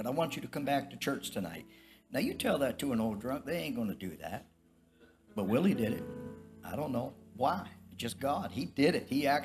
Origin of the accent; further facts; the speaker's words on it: Black's Harbor, New Brunswick, Canada; I grew up in a little fishing village called Black's Harbor, right on the Bay of Fundy.